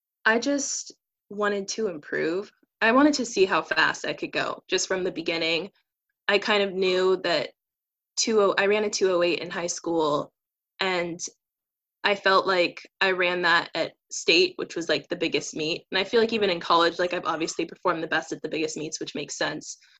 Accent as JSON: {"language": "English", "town": "San Diego", "region": "California", "country": "United States", "tie": "born or raised there", "said": "Yeah, I'm from San Diego, California. I went to Rancho Bernardo High School."}